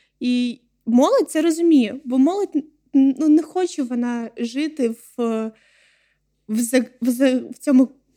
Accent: Yalta, Crimea, Ukraine; я сама з Ялти. Коли я жила в Ялті, це було курортне місто, де завжди було багато іноземців.

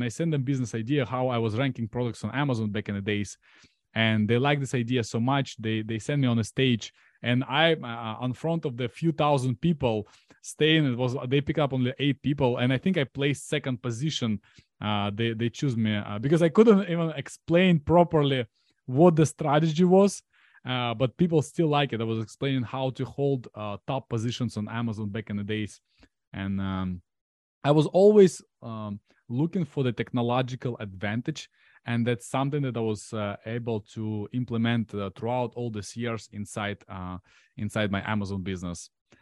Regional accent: Ukraine; English is a second language; now in United States; So I'm Ukrainian. I moved from Ukraine about in 2010.

